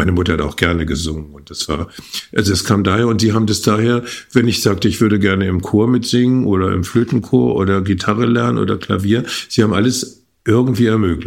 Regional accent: Börnsen, Schleswig-Holstein, Germany; Ich komme aus Börnsen. Börnsen ist eigentlich ein dänischer Name, ist aber unten an der Elbe. Wir liegen in der Geest, das heißt erhöht. Wir liegen eigentlich am Ufer des Urstromtals der Elbe.

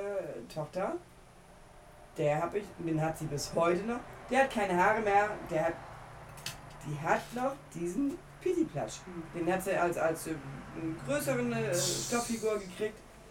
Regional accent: East Germany, Germany; ich komme aus dem Osten und bin damit groß geworden.

